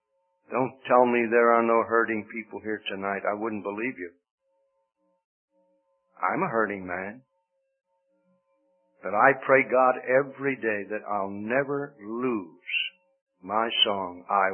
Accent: Pennsylvania, United States; where I was born and raised in the Pennsylvania Dutch country, we would say they're loggerheads.

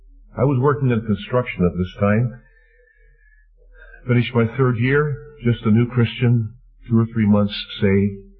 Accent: Leamington, Ontario, Canada; My hometown is Leamington, as I mentioned last night. The nearest assembly was the Assembly of Merlin, 25 miles away.

